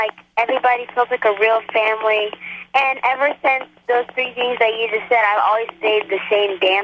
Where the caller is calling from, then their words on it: Oxnard, California, United States; I'm calling in from California, Oxnard, California.